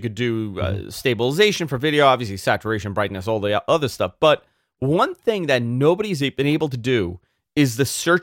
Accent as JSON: {"language": "English", "region": "New York", "country": "United States", "said": "Listen, I'm a New Yorker. I'm supposed to hate Boston, right?"}